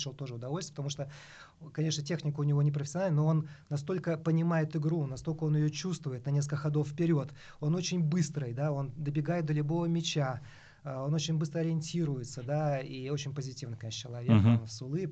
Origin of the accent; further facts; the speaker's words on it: Almaty, Kazakhstan; И я вырос в Алма-Ате.